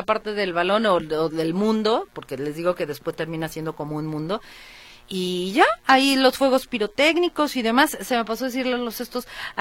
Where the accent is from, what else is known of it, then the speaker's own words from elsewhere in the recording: Mexico; fuera de que soy mexicana, del orgullo que tengo y demás.